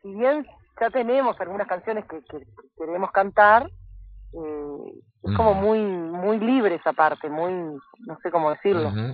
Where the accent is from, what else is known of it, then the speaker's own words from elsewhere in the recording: Paysandú, Uruguay; yo soy de Paysandú, ahí enfrente, ustedes tienen a Salto enfrente, pero yo soy un poquito más...